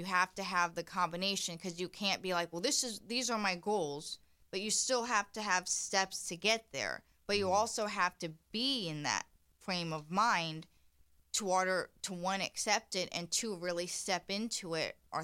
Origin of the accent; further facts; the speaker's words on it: Indiana, United States; And I'm from Indiana, and I really never liked that. I call it small town mentality.